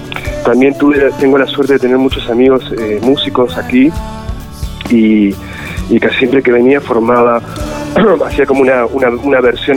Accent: Patagonia, Argentina; now in Buenos Aires, Argentina; Yo soy patagónico, soy del sur argentino. En el 2002 me fui a Buenos Aires a vivir.

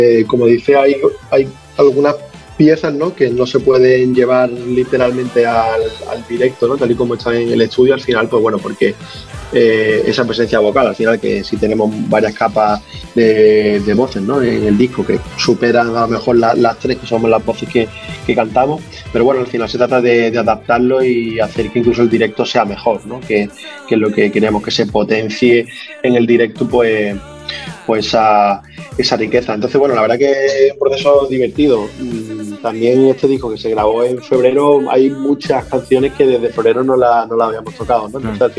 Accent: Andalusia, Spain; También siendo andaluces, pero desde luego es una riqueza

